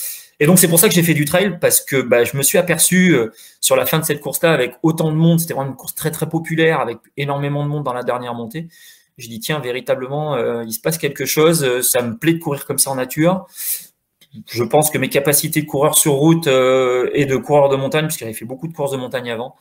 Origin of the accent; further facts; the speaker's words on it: Nouvelle-Aquitaine, France; qui est une course de ma région puisque je suis de Corrèze